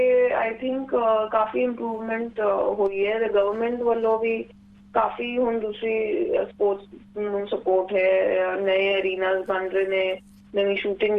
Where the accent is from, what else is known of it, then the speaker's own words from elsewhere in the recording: Patiala, Punjab, India; ਮੈਂ ਪਟਿਆਲੇ ਤੋਂ ਹਾਂ, ਮੈਂ ਪੜ੍ਹਾਈ ਕੀਤੀ ਹੈ ਯਾਦਵਿੰਦਰਾ ਪਬਲਿਕ ਸਕੂਲ ਚ